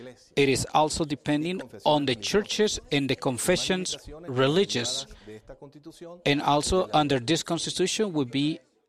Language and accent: English; Venezuela; I come from Venezuela.